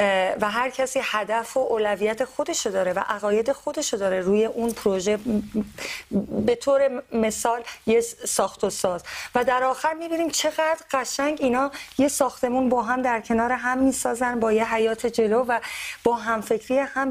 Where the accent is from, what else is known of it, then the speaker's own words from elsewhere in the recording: Belgium; من الان خودم توی یه کشوری بزرگ شدم که همه حزب ها، بلژیک معروفه به اینه که همه حزب ها و نیروهای مختلف هست